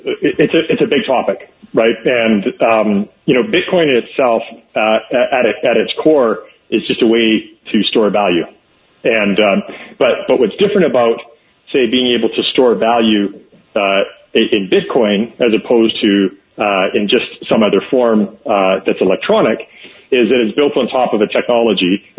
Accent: Alberta, Canada; Absolutely, I'm from Alberta.

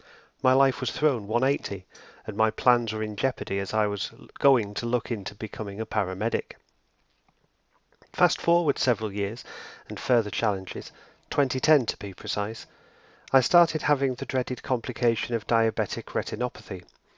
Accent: East of England, United Kingdom; born there; I'm 32 years old. I was born in Essex

